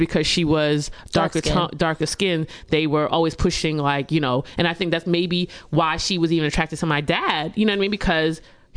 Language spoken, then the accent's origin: English; Guyana; I'm from the Guyana, and colorism was really rampant within, you know, our culture.